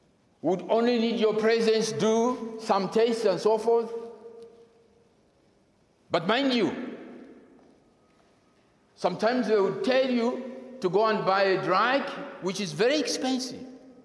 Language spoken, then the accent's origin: English; Malawi; I remember in the year 1987, in my home country, I personally had arthritis and was met with three physicians, Dr. Meshek from Egypt, Dr. Friend from London, and Jack Wirima from Malawi, one of the best doctors we have in Malawi.